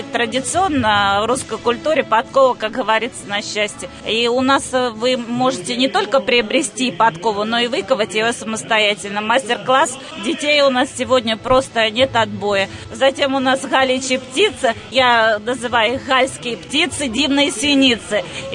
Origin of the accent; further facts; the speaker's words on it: Lipetsk Oblast, Russia; Мы приехали из Липецкой области. сельского поселения.